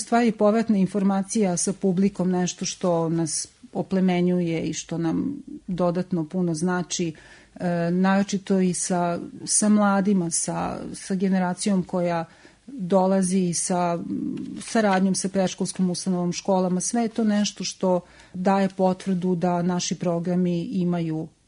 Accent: Lazarevac, Belgrade, Serbia; now in Novi Sad, Serbia; Da, pa ja recimo nisam Novosađanka, u Novi Sad sam došla iz Lazarevca 2000. godine

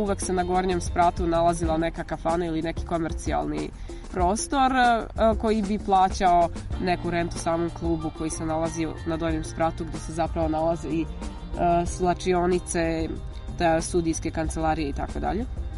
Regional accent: Užice, Šumadija and Western Serbia, Serbia; Ne, ja sam iz Užica.

